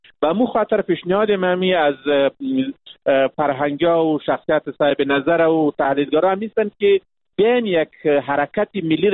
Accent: Afghanistan; ما یک افغان هستیم و می باشیم و تا ابد می باشیم.

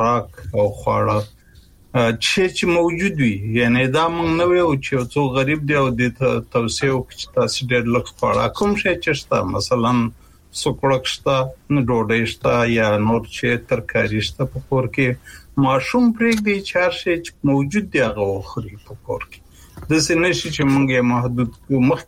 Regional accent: Kunar, Afghanistan; زمونږ په محیط کې چې زه په کنړ کې لوی شوی یم

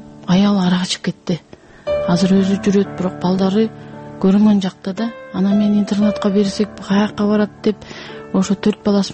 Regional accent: Naryn, Naryn Region, Kyrgyzstan; мен азыр Нарындан, өзүм Нарындыкмын

